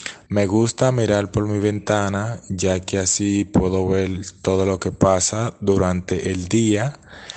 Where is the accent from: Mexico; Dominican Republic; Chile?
Dominican Republic; soy de la República Dominicana. Actualmente vivo en un apartamento.